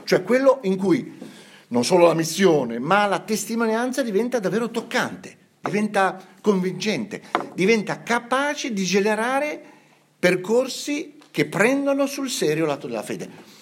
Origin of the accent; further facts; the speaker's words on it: Savona, Liguria, Italy; io vengo da Savona